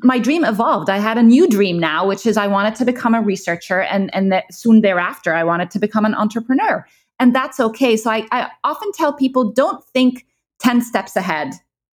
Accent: Egypt; also born or lived in Kuwait / United Arab Emirates; So I grew up in the Middle East. I'm originally from Egypt, but my parents kind of moved around. So, you know, they worked in Kuwait until the first Gulf War, and then we moved to Abu Dhabi, and then I moved back to Egypt.

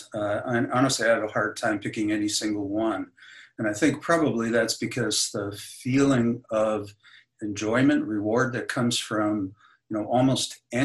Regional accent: New York, United States; So I grew up on Long Island, just in a working class neighborhood just outside of New York City.

